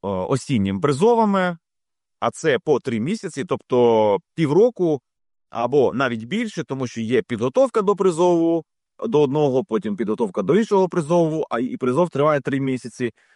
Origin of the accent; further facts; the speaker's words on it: Berdiansk, Zaporizhzhia Oblast, Ukraine; Свого часу в моє рідне місто Бердянськ заїжджала ціла там орда